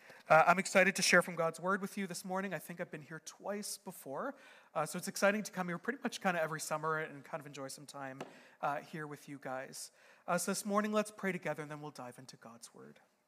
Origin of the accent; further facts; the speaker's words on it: Chatham, Ontario, Canada; also born or lived in Niagara; now in Kingston, Canada; I grew up in Chatham, Ontario, by the way, before I came to Niagara and then to Kingston.